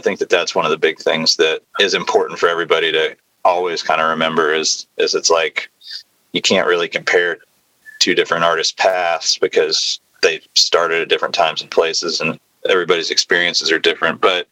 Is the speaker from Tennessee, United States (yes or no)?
yes; Nashville, Tennessee, United States; That was a big thing, I think, for all of us growing up in Nashville